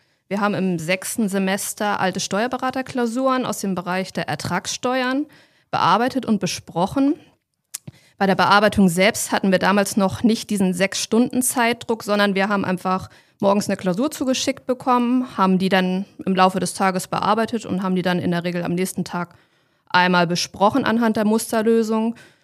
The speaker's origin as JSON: {"language": "German", "town": "Kiel", "region": "Schleswig-Holstein", "country": "Germany", "said": "Ich komme selber aus Kiel, hatte dadurch halt sehr kurze Anfahrtswege"}